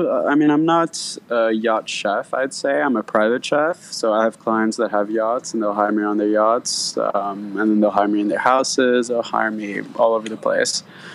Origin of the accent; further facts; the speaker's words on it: Sint Maarten; I grew up in the Caribbean on the island of St. Martin, and my father was a yacht captain throughout my youth.